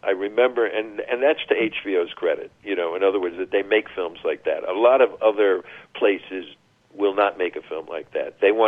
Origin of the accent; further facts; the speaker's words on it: Elizabeth, New Jersey, United States; also born or lived in Manhattan, New York; I was born in New York in Manhattan, and, you know, probably gene damaged at a young age onto subways, yes. but then moved to Elizabeth, New Jersey. And I think Elizabeth, which is right outside Newark, right south of Newa